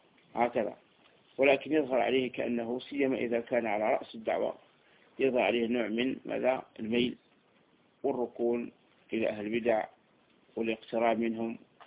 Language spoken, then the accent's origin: Arabic; Algeria; الرقعة الجغرافية التي نحن في فوقها الجزائر